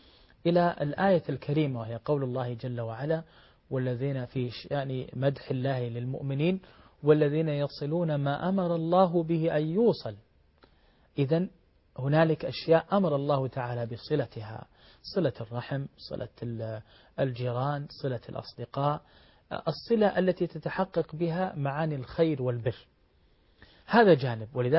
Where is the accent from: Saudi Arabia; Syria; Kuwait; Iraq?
Saudi Arabia; وعندنا في المملكة العربية السعودية عنيت بتدريب الطلاب والطالبات على مهارة التواصل